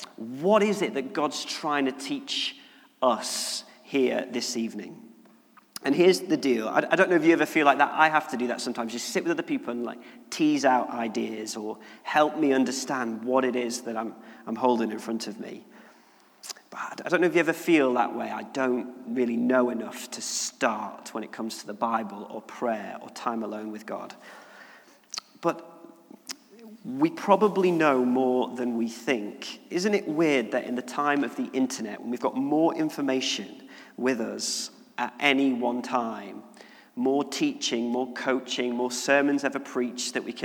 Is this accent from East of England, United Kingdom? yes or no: no; Wigan, North West England, United Kingdom; I'm from Wigan, I'd never had hummus.